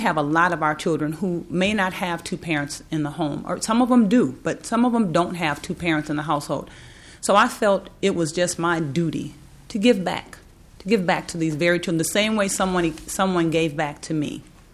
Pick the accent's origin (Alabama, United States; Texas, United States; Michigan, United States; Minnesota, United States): Minnesota, United States; Minneapolis; And growing up in South Minneapolis, I had two parents in the house.